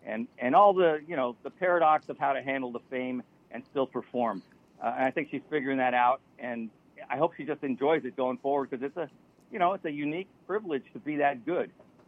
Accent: San Francisco, California, United States; I grew up in San Francisco, so a lot of contact highs and hate actors.

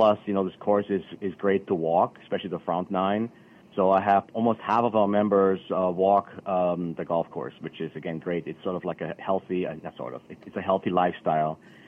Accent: Vienna, Austria; now in United States; so I'm originally from Vienna, Austria, so from the capital there.

